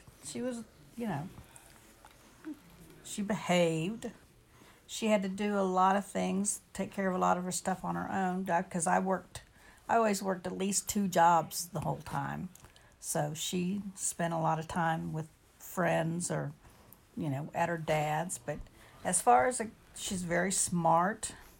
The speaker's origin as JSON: {"language": "English", "town": "Wellington", "region": "Kansas", "country": "United States", "tie": "born or raised there", "said": "In Wellington, Kansas, about 50 miles south of Wichita. I was raised on a farm. My dad and his parents and his family were all farmers. And so that's where I grew up, was on the farm."}